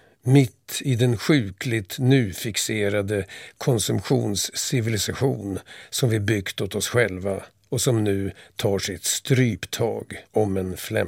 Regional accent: Vingåker, Södermanland, Sweden; Jag växte upp på 60-talet. det som ibland kallas rekordåren. Min hemort Vingåker var då en expanderande plats.

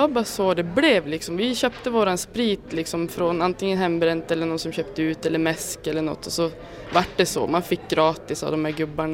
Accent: Norrland, Sweden; Ja, precis. Jag är från Norrland.

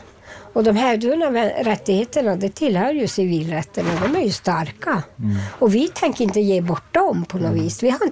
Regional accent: Vapsten, Västerbotten County, Sweden; från Vapsten. Född i Björkvatsdalen, Vallenäs.

